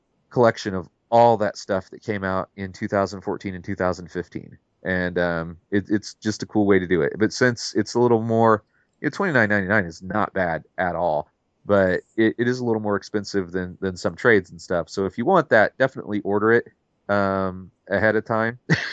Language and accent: English; Terre Haute, Indiana, United States; You know, I grew up in Terre Haute, Indiana. It's not an overly huge place.